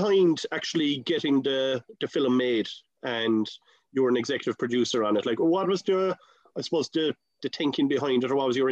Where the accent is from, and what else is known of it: Ireland